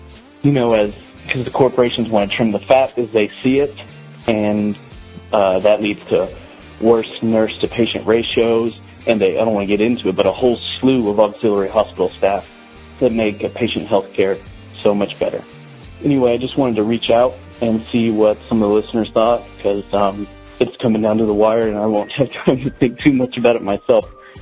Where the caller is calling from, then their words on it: Little Rock, Arkansas, United States; I'm calling from Little Rock, Arkansas.